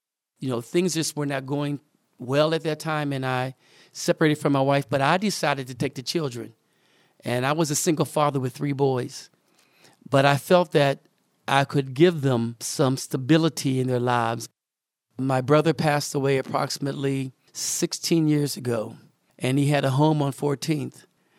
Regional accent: Homestead, Florida, United States; I was born and raised here in Homestead, approximately 4 or 5 blocks from here.

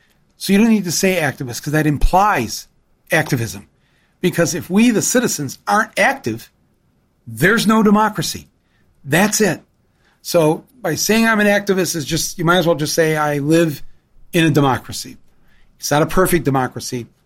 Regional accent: Canada; As a Canadian, you're only allowed three.

